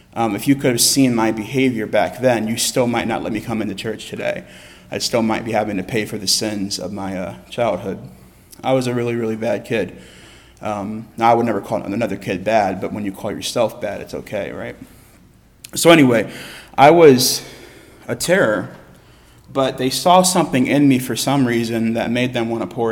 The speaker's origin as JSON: {"language": "English", "town": "York", "region": "Pennsylvania", "country": "United States", "tie": "born or raised there", "said": "But that's my hometown, my home city. I grew up there. I met the Mennonites there."}